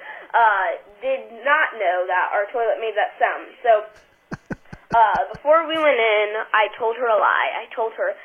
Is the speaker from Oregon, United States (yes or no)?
yes; Eugene, Oregon, United States; And we are from Eugene, Oregon.